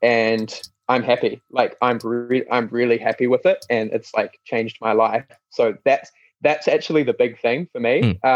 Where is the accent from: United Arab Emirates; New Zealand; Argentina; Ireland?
New Zealand; I'm from, you know, rural New Zealand. I'm not from Silicon Valley or New York City or anything like that.